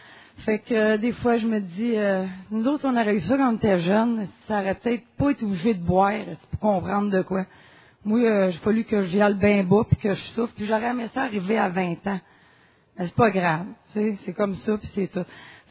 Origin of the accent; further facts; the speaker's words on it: Laval, Quebec, Canada; je suis un alcoolique. Je viens de Laval